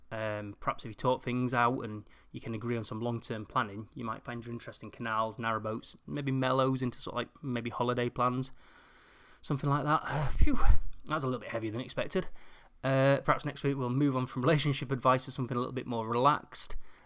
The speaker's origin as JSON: {"language": "English", "region": "Yorkshire and the Humber", "country": "United Kingdom", "said": "I'm from God's own country, Yorkshire."}